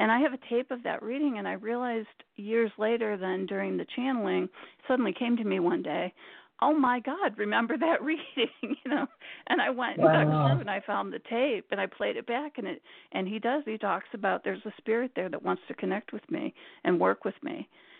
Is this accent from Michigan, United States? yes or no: yes; Detroit, Michigan, United States; moved away as an adult; now in Boston, United States; And we were in Michigan, growing up around Detroit.